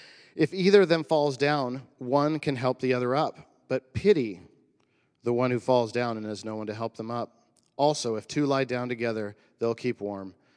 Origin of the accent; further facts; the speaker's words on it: California, United States; But it was about 25 years ago, and I grew up in the NorCal Mountains. I'd go there and then Santa Cruz and stuff like that.